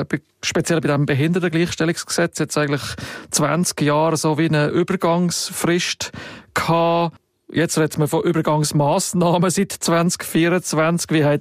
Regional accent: Switzerland

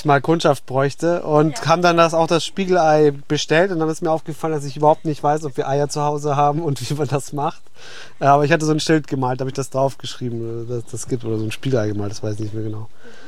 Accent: Bavaria, Germany; ich bin in Oberbayern geboren und aufgewachsen

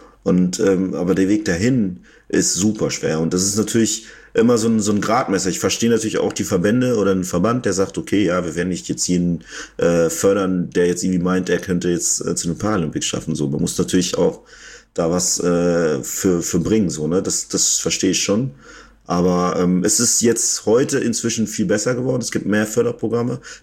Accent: North Rhine-Westphalia, Germany; also ich bin im Münsterland aufgewachsen. Das ist halt ein recht kleines Kaff

